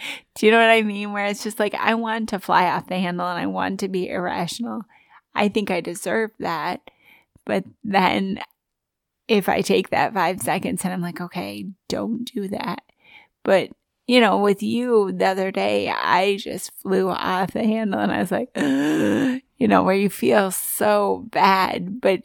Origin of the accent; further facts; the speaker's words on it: Michigan, United States; And so I play euchre. I'm from Michigan. If you're not from Michigan, you may not play euchre often, but it's like lifeblood here in the state, shaped like a hand.